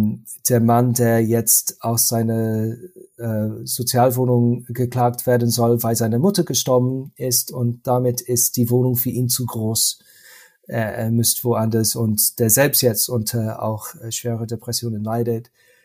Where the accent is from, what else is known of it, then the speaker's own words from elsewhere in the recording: Germany; Nicht wie bei uns in Deutschland oder in Österreich, nehme ich an auch.